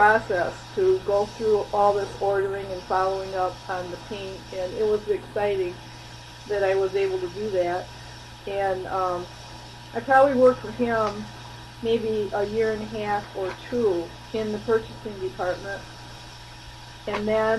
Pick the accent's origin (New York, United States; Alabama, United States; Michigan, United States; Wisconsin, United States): Michigan, United States; Lansing; I grew up in Lansing, was born in Lansing, lived in Lansing all my life.